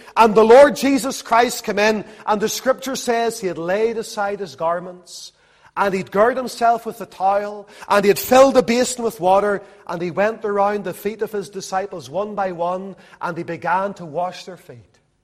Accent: Lisburn, Northern Ireland, United Kingdom; Whenever I was a little boy growing up in Lisburn, the linen industry in Lisburn, years before I was born, had been a thriving industry.

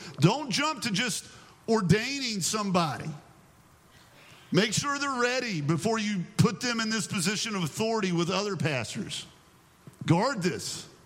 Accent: West Virginia, United States

